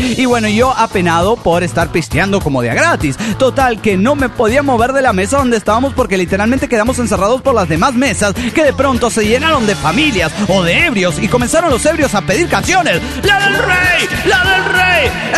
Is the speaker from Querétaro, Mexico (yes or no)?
no; Guadalajara, Jalisco, Mexico; de Guadalajara.